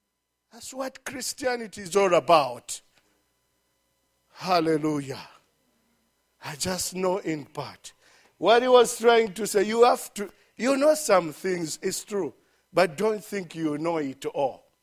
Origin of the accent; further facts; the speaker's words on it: Luapula Province, Zambia; Because when I'm at home and people know that I'm from Luapula, all they think about, ask Pastor Karen, all they thinking about, oh, there goes a fisherman.